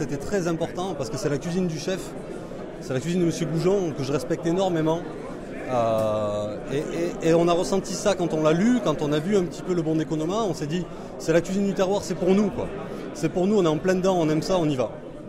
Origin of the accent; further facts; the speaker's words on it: Nouvelle-Aquitaine, France; Moi, je suis landais. Je suis à côté de Genis-les-Bains, donc Michel Guérard. Voilà, je suis des Landes et voilà, natif landais.